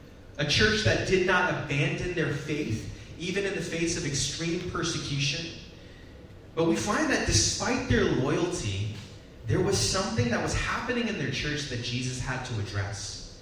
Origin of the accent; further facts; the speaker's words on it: California, United States; because I'm Korean American. It is because, despite growing up in the Bay Area, I am indeed a hardcore, diehard Los Angeles Lakers fan.